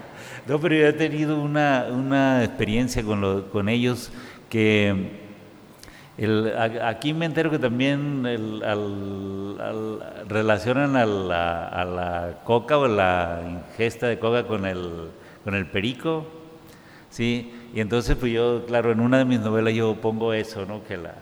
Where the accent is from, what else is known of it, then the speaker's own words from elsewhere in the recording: northern Mexico, Mexico; nosotros somos así como, nosotros vencimos el desierto. El norte de México es como el granero, vamos, del país.